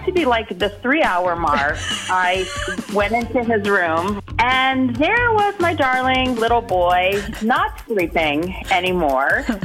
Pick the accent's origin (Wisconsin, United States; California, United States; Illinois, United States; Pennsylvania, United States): Wisconsin, United States; Monona; I'm from Monona.